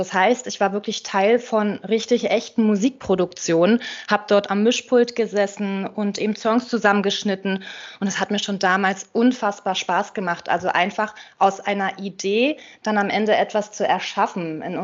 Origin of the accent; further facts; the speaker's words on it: Berlin, Germany; ich komme aus Berlin und ich arbeite nebenberuflich als freie Texterin und Schriftstellerin.